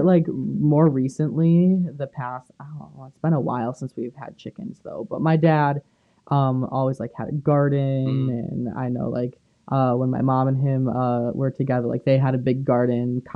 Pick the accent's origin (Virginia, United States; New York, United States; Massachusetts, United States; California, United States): New York, United States; Watkins Glen; I'm from Watkins Glen, New York